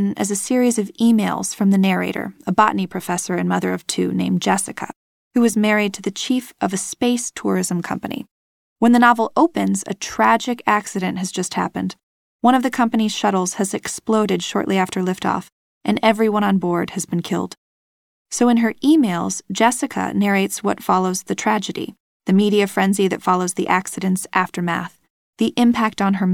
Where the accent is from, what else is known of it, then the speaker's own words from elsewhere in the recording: Michigan, United States; now in Washington, D.C., United States; I grew up in Michigan and received my BA in creative writing from the University of Michigan.